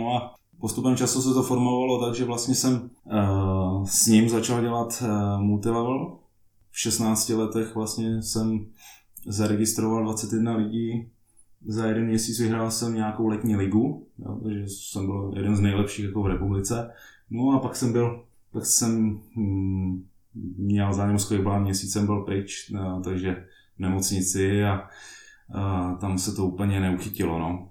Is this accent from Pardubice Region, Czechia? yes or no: yes; Pardubice, Pardubice Region, Czechia; Je mě 27 let. Co bych o sobě ještě řekl? Jsem z Pardubic.